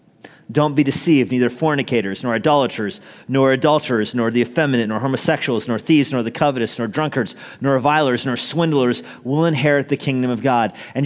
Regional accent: United States; asking me a bunch of questions about growing up in the States

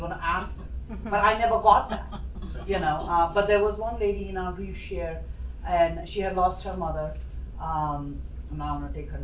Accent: India; moved away; I don't have family in the country. I grew up in India. No family.

